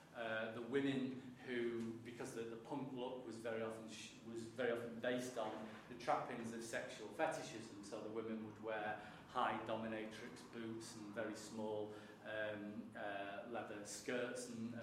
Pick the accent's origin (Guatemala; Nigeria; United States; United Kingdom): United Kingdom; Manchester, North West England; I think this just comes from being a Mancunian and having a sense of local pride.